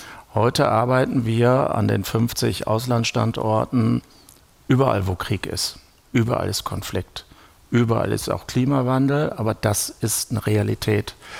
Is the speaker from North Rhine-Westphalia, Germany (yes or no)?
yes; North Rhine-Westphalia, Germany; Ich komme aus dem Münsterland